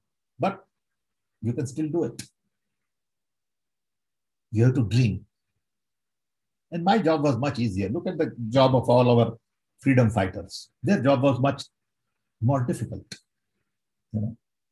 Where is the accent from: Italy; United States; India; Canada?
India; Growing up in India, you know your dad doesn't pay tax.